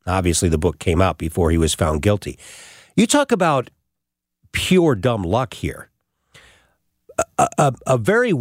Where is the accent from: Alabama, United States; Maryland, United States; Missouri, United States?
Missouri, United States; St. Louis; Of course, St. Louis is my hometown. I came home, but I just happened to be over on the East Coast.